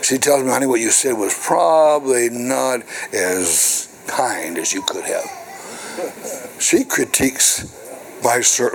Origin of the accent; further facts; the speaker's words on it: Montana, United States; When I was a child, growing up in Montana